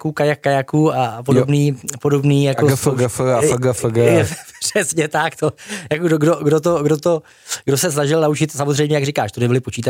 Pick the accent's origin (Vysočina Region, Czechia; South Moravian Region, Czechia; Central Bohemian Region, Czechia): Central Bohemian Region, Czechia; Kondrac; já pocházím z vesnice Kondrác, která je v podblanickém kraji. Já z okna koukám přímo na Blaník